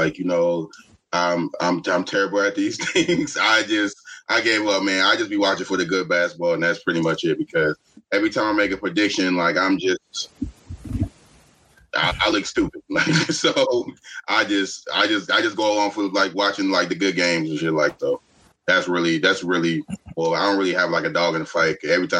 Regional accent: Maryland, United States; I'm from here. I'm from DMV. I grew up in PG.

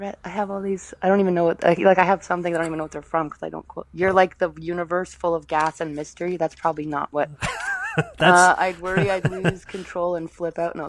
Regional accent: Orillia, Ontario, Canada; He was coming from Montreal and I came in from my hometown, like Orillia, which was north of Toronto.

